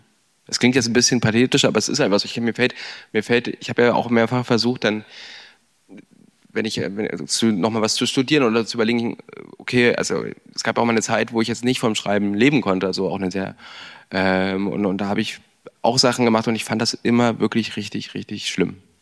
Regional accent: Wernigerode, Saxony-Anhalt, Germany; now in Berlin, Germany; seitdem ich in Berlin wohne, meine Eltern hierher gezogen sind im Jahr 2017, 18, ich immer wieder gesagt habe, meine Heimat ist Wernigerode.

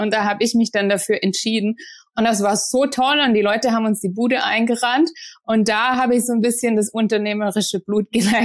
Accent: Ostfildern, Baden-Württemberg, Germany; Ja, ich komme aus Ostfildern in der Nähe von Stuttgart und da bin ich aufgewachsen und habe dann dort auch in Tübingen studiert.

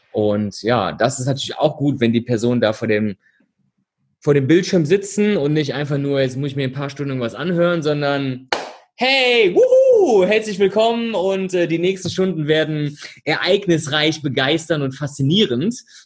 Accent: Düsseldorf, North Rhine-Westphalia, Germany; Viele denken immer noch, ich bin aus Berlin. Sage ich immer wieder, der in Berlin aus Düsseldorf.

